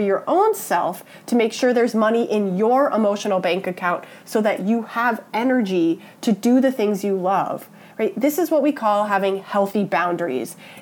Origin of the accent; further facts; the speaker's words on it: East Coast, United States; You may have noticed, because I'm from the East Coast, that I communicate a little bit differently.